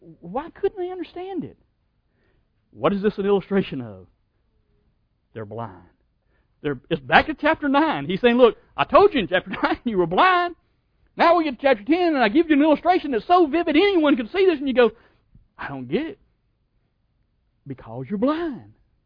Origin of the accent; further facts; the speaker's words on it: Texas, United States; We're from Texas, and so we have this ideal of cattle drive, right?